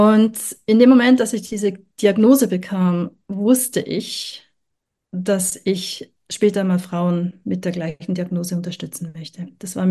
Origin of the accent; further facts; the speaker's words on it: Zurich, Switzerland; ich bin geboren und aufgewachsen in Zürich und da war ich mal eine Weile unterwegs im Ausland. Jetzt bin ich wieder